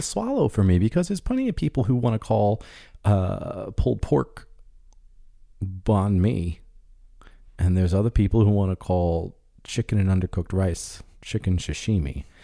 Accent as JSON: {"language": "English", "country": "United States", "said": "I am generationally Irish, much more prideful in my younger days, but I've realized in my adult life I was kind of just one of those overly excitable Americans who just love putting shamrocks on everything."}